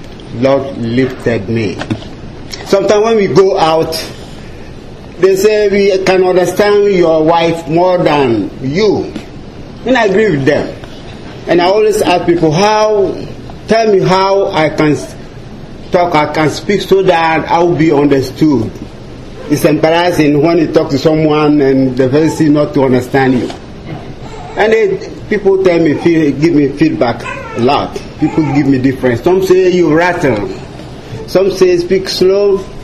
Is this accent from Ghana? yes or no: yes; Ghana; English is a second language; I only think about my accent. I'm very much concerned about that. That prevents me from pushing forward whilst I'm here. It's difficult to speak somebody's language. It's our second language in Ghana anyway.